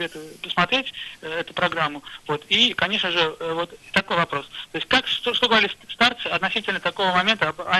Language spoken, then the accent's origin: Russian; Voronezh, Voronezh Oblast, Russia; Вот я сам из Воронежа